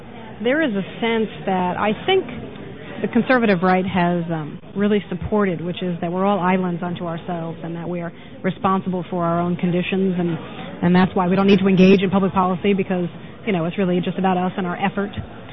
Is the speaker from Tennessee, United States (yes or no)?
no; New York, United States; Charlie Rangel is, from my home state, is pushing one